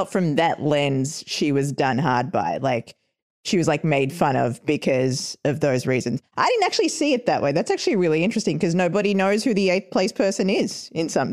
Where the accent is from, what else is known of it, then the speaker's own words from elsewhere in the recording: Australia; And I'm Australian.